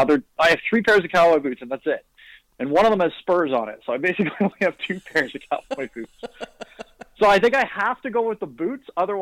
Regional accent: Waterdown, Ontario, Canada; Growing up in Waterdown, for whatever reason, at least the guys anyway, we all called each other by our last names for whatever reason.

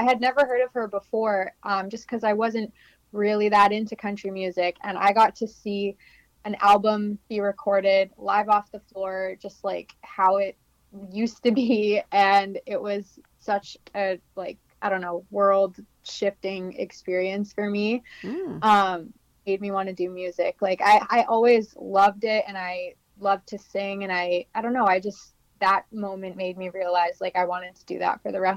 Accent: Edmonton, Alberta, Canada; I was born in Alberta in the Edmonton area, and I grew up with season tickets to the Oilers

